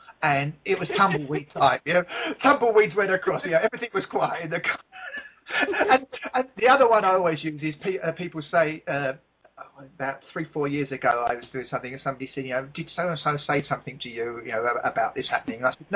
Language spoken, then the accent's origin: English; England, United Kingdom; And I say, well, I'm English.